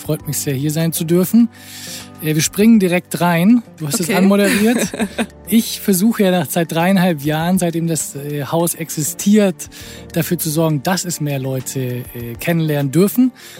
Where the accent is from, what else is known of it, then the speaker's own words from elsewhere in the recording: Southern Germany, Germany; born there; moved away as an adult; now in Berlin, Germany; Ich bin im Süden Deutschlands einmal geboren. Ist schon ein bisschen her, aber auch noch nicht so lange. Und bin dann zum Studium nach Berlin gekommen